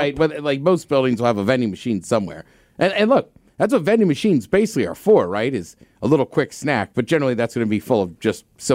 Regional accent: Seattle, Washington, United States; We're like, oh, we're from Seattle. He's like, right, but you're in Texas.

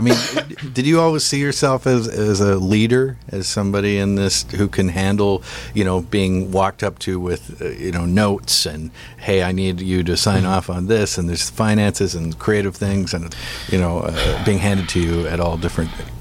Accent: Victoria, British Columbia, Canada; I grew up in Victoria.

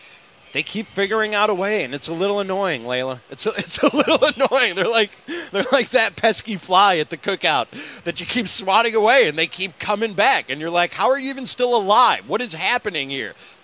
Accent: Chicago, Illinois, United States; I was born and raised in Rogers Park, later moved out to Palatine.

